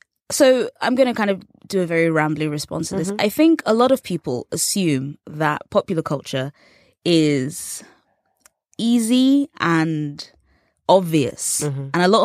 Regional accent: England, United Kingdom; for the longest time growing up in England, Friends was on television every Friday night at 9 p.m.

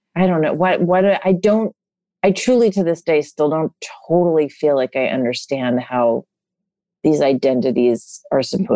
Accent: New York City, New York, United States; I had this afternoon at the Museum of Modern Art, which is a place I grew up in New York City, and I used to go there all the time.

